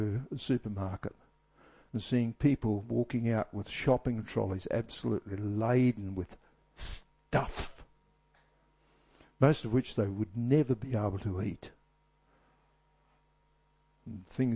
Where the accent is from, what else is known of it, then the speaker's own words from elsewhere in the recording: Australia; because I'm an Aussie.